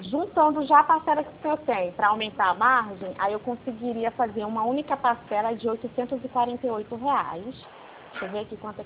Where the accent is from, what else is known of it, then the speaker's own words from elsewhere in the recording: Rio de Janeiro, Brazil; Sou do Rio.